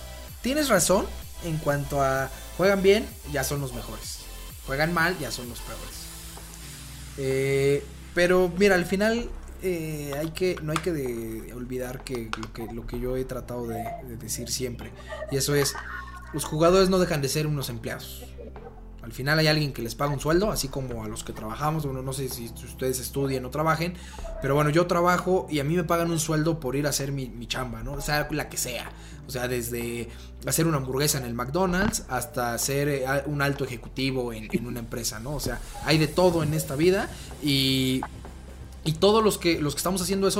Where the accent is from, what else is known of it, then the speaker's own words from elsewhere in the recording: Mexico; nosotros como mexicanos, como aficionados